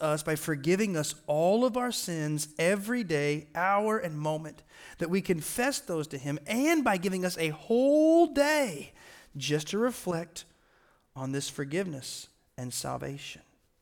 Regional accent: Florida, United States; I'm from Florida. It's tropical hot.

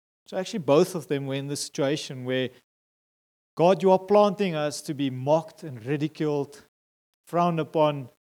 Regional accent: Eastern Cape, South Africa; I grew up in the Eastern Cape. I know nothing about the Free State. I don't know Bloemfontein.

